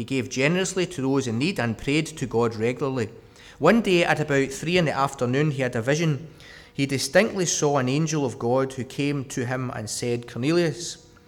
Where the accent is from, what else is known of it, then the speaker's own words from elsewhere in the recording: Renfrew, Scotland, United Kingdom; I was brought up in Renfrew, went along to the church there